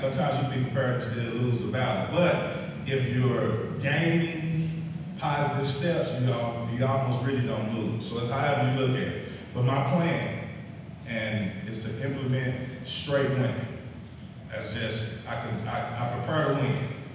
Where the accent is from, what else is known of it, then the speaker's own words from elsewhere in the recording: Fort Worth, Texas, United States; also born or lived in Lubbock, United States; I'm a young kid from Fort Worth, Texas. I was born in West Texas and Lubbock, Texas. Grew up in Fort Worth, Texas.